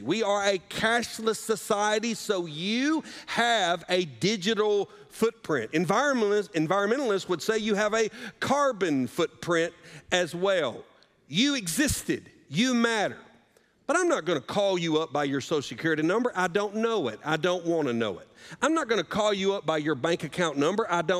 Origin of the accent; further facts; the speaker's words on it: Southern United States, United States; You can do one of two things as a Southerner.